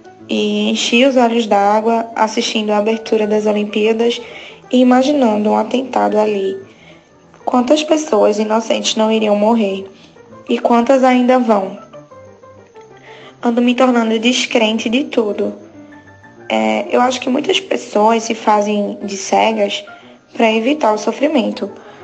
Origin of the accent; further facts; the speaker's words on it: Recife, Pernambuco, Brazil; Eu sou de Recife